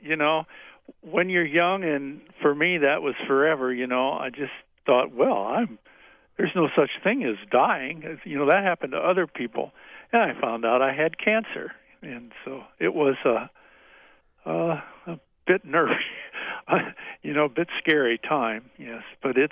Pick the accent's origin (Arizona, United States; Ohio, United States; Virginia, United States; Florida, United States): Ohio, United States; Upper Sandusky; It's about midway between Toledo and Columbus, and so you all know, right north of Marion, a little town of Upper Sandusky is my hometown